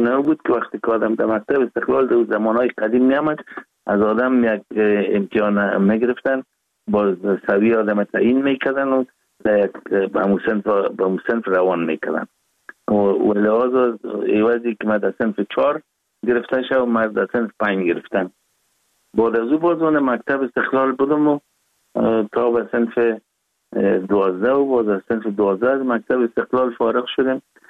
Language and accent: Persian; Kabul, Afghanistan; born there; ما 4 دی 1316 در نوابات دی افغانان کابل تولد شدیم